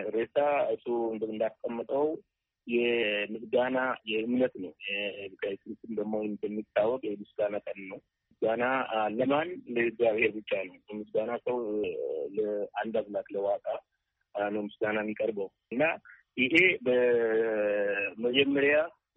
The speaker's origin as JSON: {"language": "Amharic", "region": "Oromia", "country": "Ethiopia", "tie": "born or raised there", "said": "አሁን ለምሳሌ እኔ ተወልጄ ባደኩበት ወዳ ብሉቅ አካባቢ ኢሬቻ ይከበራል።"}